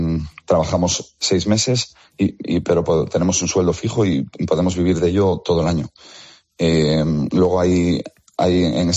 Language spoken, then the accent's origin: Spanish; Cantabria, Spain; yo soy de Cantabria y luego mi socio es de Palencia.